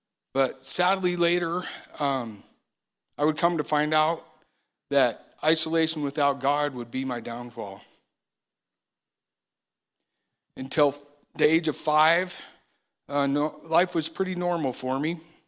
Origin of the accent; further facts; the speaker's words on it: Alamosa, Colorado, United States; born there; I was born in Alamosa, Colorado in 1968. I was the baby of the family and the youngest of 10 cousins.